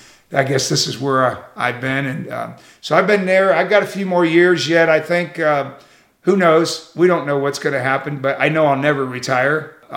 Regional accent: Ottawa, United States; I'm from Ottawa. Of course, I've been there my whole life. I'm 59 years old.

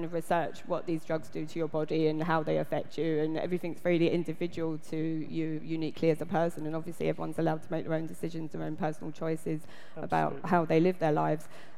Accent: London, United Kingdom; I was born in London and I grew up in London, and I've been on the London LGBT scene since I was about 15

